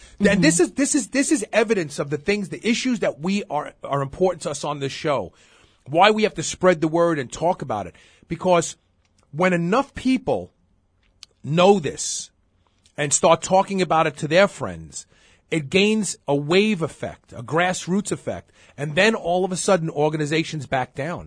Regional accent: Brooklyn, New York, United States; When I was a kid growing up in Brooklyn, my mother used to take me to the meat market.

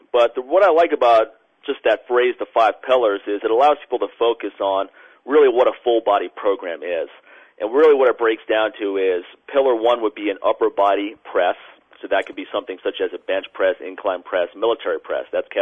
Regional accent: Washington, District of Columbia, United States; And then I'm returning to Washington, D.C., which is my hometown where I started my business, to do a course.

